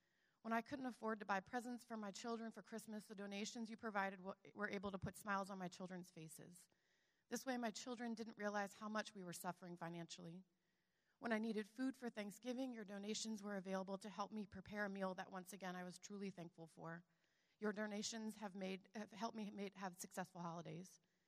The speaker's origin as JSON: {"language": "English", "town": "Burtonsville", "region": "Maryland", "country": "United States", "tie": "born or raised there", "said": "So I grew up here in Burtonsville, and even though this is a very transient area"}